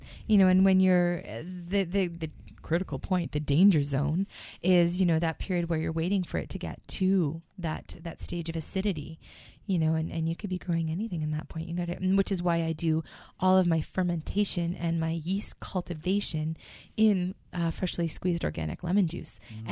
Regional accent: Winnipeg, Manitoba, Canada; I'm from Winnipeg.

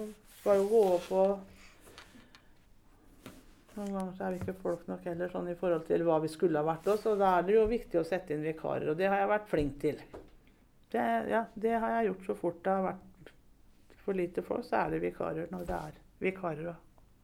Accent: Brevik, Telemark, Norway; now in Sarpsborg, Norway; Brevik. Skikkelig Brevik-jente.

